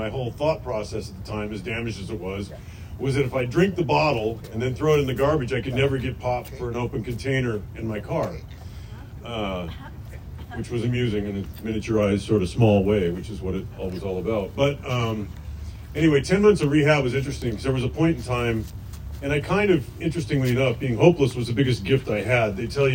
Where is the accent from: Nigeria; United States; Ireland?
Ireland; It was a Jewish rehab. I'm Irish. So that was amusing.